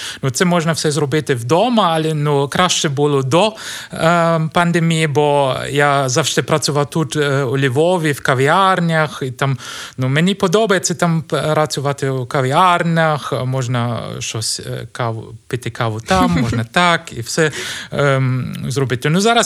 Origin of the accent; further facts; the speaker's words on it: Bayreuth, Bavaria, Germany; Ukrainian is a second language; Ну, я з Байроїта, з Німеччини. Байроїт – це дуже маленьке місто в Німеччині, на північ Баварії.